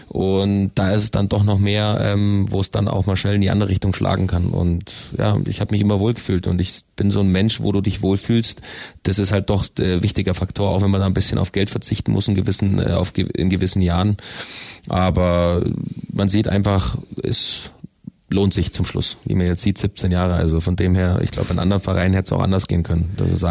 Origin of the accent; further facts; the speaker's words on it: Königsbrunn, Bavaria, Germany; Also ich bin in Königsbrunn aufgewachsen. Hab das immer schon genossen.